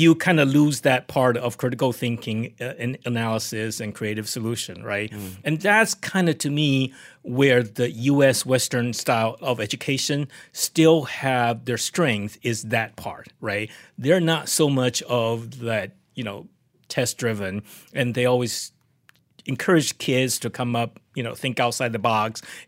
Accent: Taiwan; I grew up in Taiwan

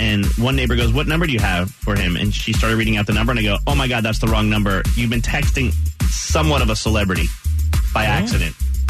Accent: New Jersey, United States; So I grew up in New Jersey, and I worked at a radio station called Z100

